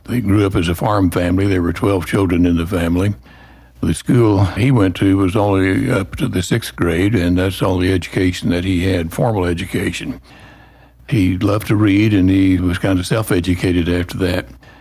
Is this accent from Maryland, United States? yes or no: no; Ada, Oklahoma, United States; born there; I was born in Ada in south central Oklahoma, Pontotoc County. Nice regional community.